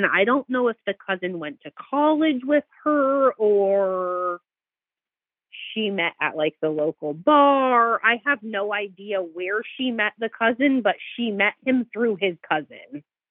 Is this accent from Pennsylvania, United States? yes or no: no; Arizona, United States; born there; So I was born in Arizona.